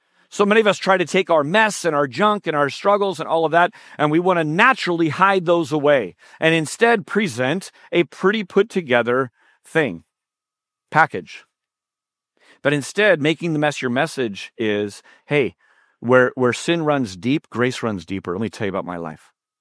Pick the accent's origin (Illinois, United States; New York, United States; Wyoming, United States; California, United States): California, United States; San Jose; I grew up in West San Jose, and right where Doyle Road kind of bends is Brenton Avenue. That was my street.